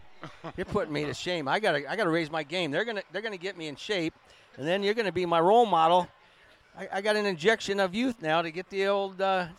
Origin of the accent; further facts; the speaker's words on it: Iowa, United States; well, I'm from Iowa, and in Des Moines, Iowa, is a small university called Drake University.